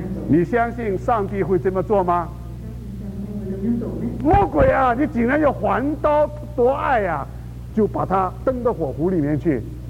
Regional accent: China; 也许我们中国人呢，在过年的时候要在门上面贴些红纸

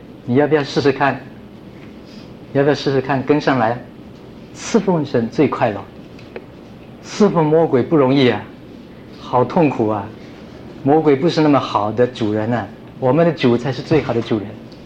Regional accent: China; 我们中国人讲中英文一起来。

